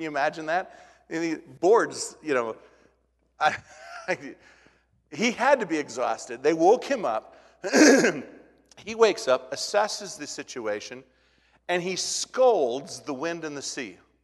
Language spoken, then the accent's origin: English; Minnesota, United States; Being a flatlander growing up in Minnesota, I remember the first time as a small boy we went west and we saw the mountains.